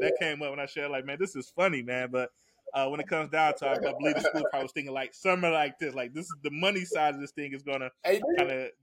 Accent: Ohio, United States; I'm a Big Ten guy, right? I'm from Ohio, love the Big Ten.

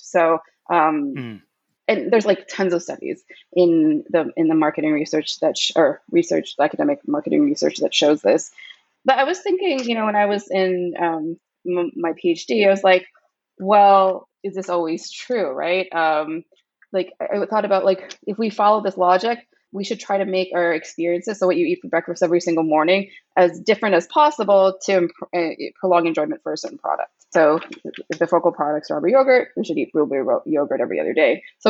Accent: Canada; so I'm Canadian, but it's been, but I've been here through the election cycle.

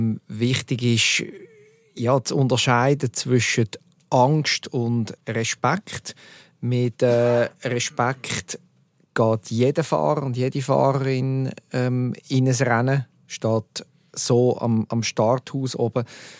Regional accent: Zurich, Switzerland; Er hat da aus meiner Warte als Zürcher ein bisschen Farbe in die ganze Weltcup-Geschichte gebracht

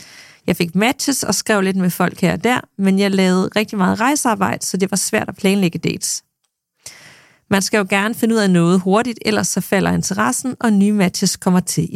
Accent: Aalborg, North Denmark Region, Denmark; så får jeg nævnt, at jeg er fra Aalborg.

